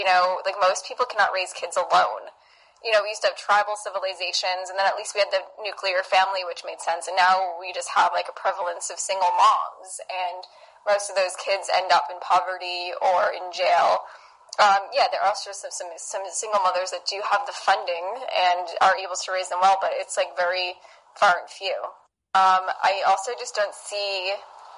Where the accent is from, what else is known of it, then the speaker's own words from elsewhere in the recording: New York, United States; I don't think I have any accent, and I think speaking quickly, that's probably from me being a New Yorker.